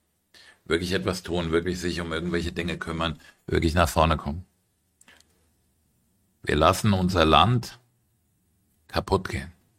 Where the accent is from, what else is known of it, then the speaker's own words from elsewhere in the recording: Frankfurt, Hesse, Germany; wenn ich in meiner Heimatstadt Frankfurt auf der Straße sitze